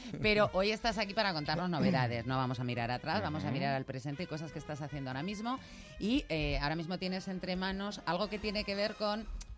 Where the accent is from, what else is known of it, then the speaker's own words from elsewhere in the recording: Spain; somos muy españoles en eso.